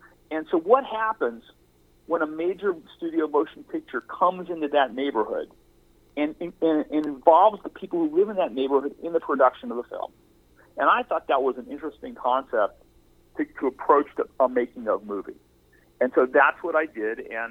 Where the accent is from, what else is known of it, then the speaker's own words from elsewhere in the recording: Beverly Hills, California, United States; having all this experience around me after having a relatively sheltered existence growing up in Beverly Hills, California